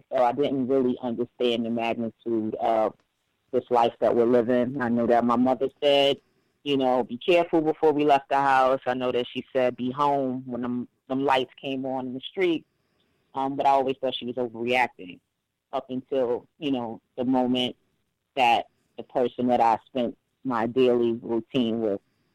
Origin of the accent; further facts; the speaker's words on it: Bronx, New York, United States; born there; Okay, I was born in New York, in the Bronx, to be exact.